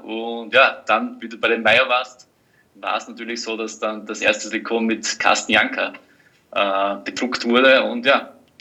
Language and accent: German; Styria, Austria; als Steirer